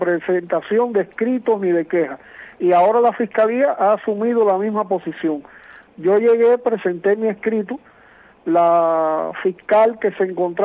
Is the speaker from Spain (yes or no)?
no; Cuba; somos cubanos